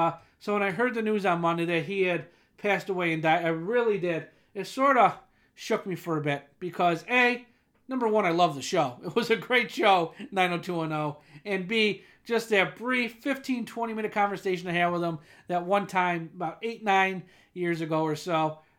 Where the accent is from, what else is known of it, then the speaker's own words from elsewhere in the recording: Syracuse, New York, United States; I told him I was someone from Syracuse, New York, and he sort of laughed